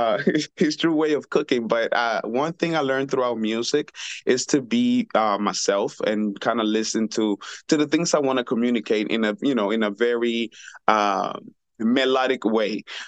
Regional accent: La Ceiba, Atlántida, Honduras; I'm originally from La Ceiba, Honduras. Yes, you said it right.

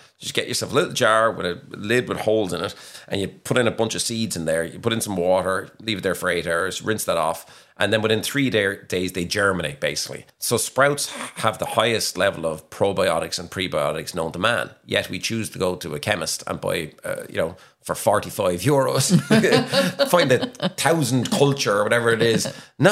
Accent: Williamstown, Munster, Ireland; So I'm originally from Williamstown, which is 7 miles from Dunmore East.

